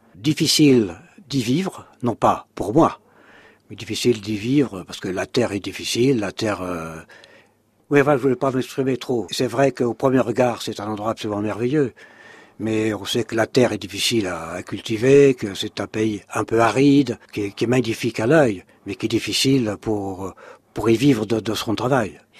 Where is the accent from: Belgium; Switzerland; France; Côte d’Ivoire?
France; Paris, Île-de-France; now in Corsica, France; On peut dire que je suis originaire de Paris, tout près de Paris.